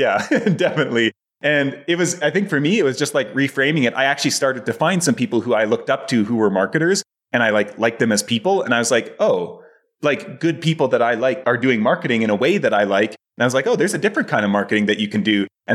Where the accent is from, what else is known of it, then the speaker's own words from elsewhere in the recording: Canada; moved away; I'm originally from Canada, but have been doing the remote work kind of traveling thing for the past 5 years.